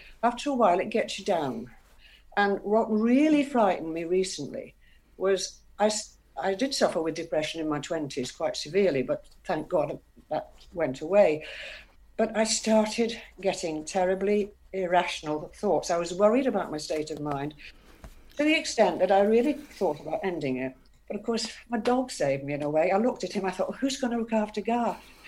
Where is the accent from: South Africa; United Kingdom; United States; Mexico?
United Kingdom; Wales; No, I've lived here 20 years. I come from Wales anyway, but I've got good friends.